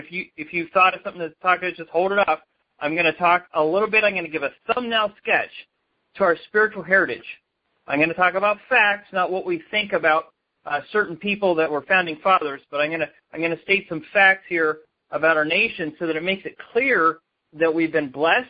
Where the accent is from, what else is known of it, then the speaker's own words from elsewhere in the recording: Pennsylvania, United States; when I grew up in Pennsylvania, you know, you learned all this rich history of the Quakers